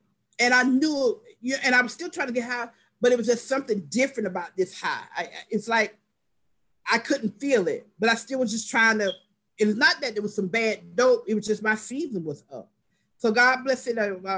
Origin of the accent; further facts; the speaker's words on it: Florida, United States; I'm originally from Florida.